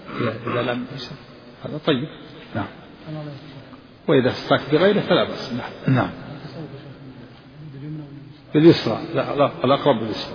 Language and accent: Arabic; Tihama, Saudi Arabia; فيوجد عندنا في الجنوب في تهامة شجر في الشوارع في المملكة